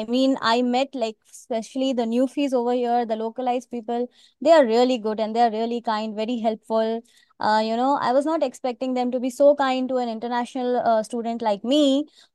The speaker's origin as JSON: {"language": "English", "country": "India", "moved": "as an adult", "said": "So I'm from India. I came here in the year 2022, in fall, September"}